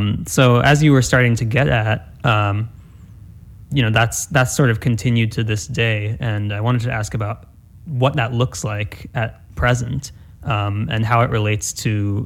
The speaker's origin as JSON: {"language": "English", "region": "Indiana", "country": "United States", "tie": "born or raised there", "said": "the county that I grew up in Indiana, a rural county, actually has a ban on utility scale wind farms."}